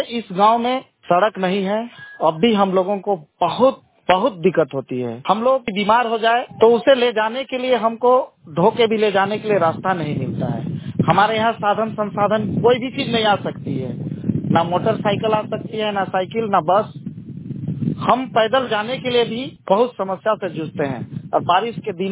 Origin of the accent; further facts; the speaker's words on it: Tarabhoga, Jharkhand, India; ताराबोगा नदी पार, मेरा पंचायत है ताराबोगा, गांव ताराबोगा नदी पार, प्रखंड ठेठेटांगर जिला सिमडेगा का निवासी हूं। मेरे गांव में लगभग 200 परिवार निवास करते हैं।